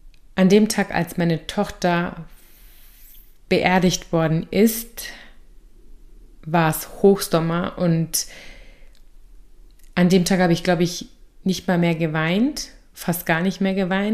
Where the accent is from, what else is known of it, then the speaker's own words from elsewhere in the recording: Bavaria, Germany; now in Austria; Deutsch-Türkin und lebe momentan im wunderschönen Oberösterreich. Also ich bin selber ursprünglich aus Bayern, ich weiß, man hört es mir nicht an. Und lebe seit circa 4,5 Jahren hier in Österreich. Mich hat die Liebe hierher verschlagen.